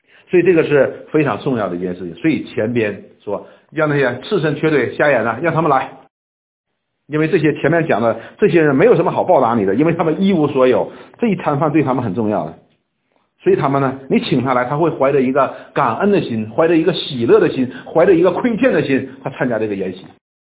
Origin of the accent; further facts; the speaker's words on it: Northeast China, China; 我们东北人有句话叫自己的刀切不了自己的把